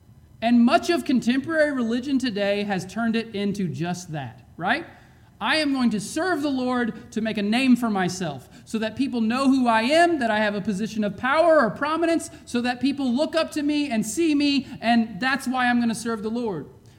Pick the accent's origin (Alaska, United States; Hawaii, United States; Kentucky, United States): Alaska, United States; I think about growing up in Alaska and all the big mountains that I saw